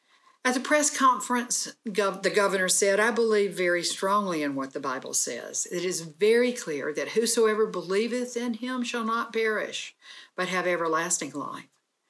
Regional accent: Mississippi, United States; one currently playing out in my home state of Mississippi.

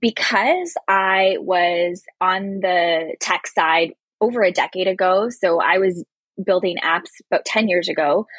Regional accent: India; born there; I was born in India and my parents are from East Africa.

